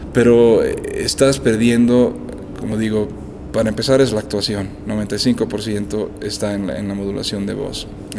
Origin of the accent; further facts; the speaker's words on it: United States; Spanish is a second language; yo prefiero ver películas en inglés porque soy americano